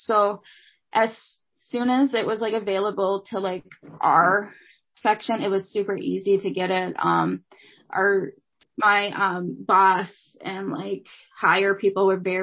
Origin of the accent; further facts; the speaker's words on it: Minnesota, United States; I thought back home, because I live in, my hometown is in Minnesota.